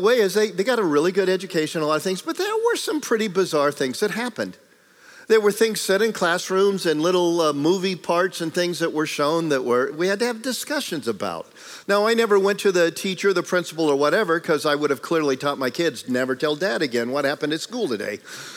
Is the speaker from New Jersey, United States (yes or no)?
no; California, United States; I'm from California, the land of fruits and nuts. And hey, I ain't staying, I'm going back home.